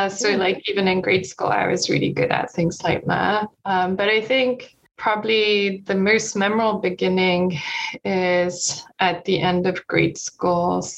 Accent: Kobe, Hyogo, Japan; And so I was born in a city called Kobe, Japan. You might have heard of it from Kobe beef, but that's where the beef itself is from. Yeah, so I grew up there

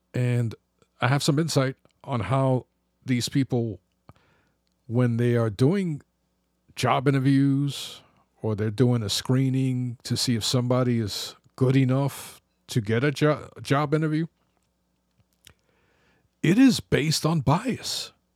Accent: Bronx, New York, United States; I grew up in the Bronx. I knew how to handle myself.

